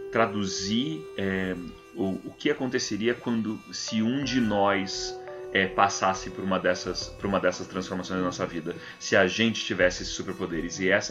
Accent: Brazil; E essa parte em especial, enquanto brasileiro, eu fico dolorido

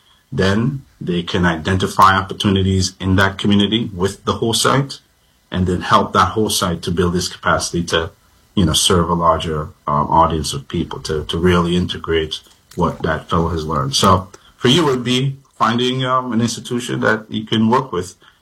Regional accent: St. Vincent & Grenadines; I'm from an island now known as Vincent and the Grenadines.

